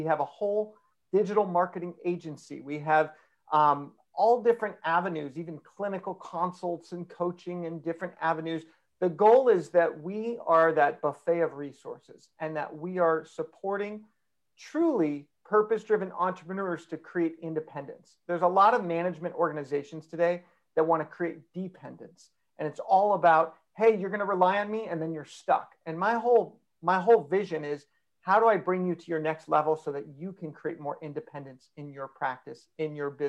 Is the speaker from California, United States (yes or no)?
yes; Los Angeles, California, United States; I go to LA sometimes. I'm originally from Los Angeles. So I'll break out my USC.